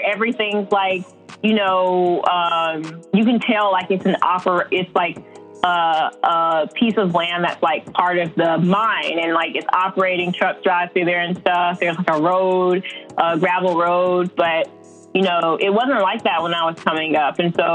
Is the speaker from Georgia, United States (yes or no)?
no; Tipsy, Alabama, United States; I'm born and raised in Alabama. Grew up in Walker County, which is the county that's kind of north of Jefferson, where Birmingham is located. And I grew up in a really small town in a county called Tipsy.